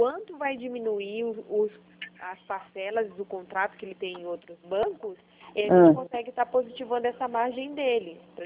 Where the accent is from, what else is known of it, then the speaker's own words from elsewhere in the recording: Curitiba, Paraná, Brazil; Não, eu sou aqui de Curitiba.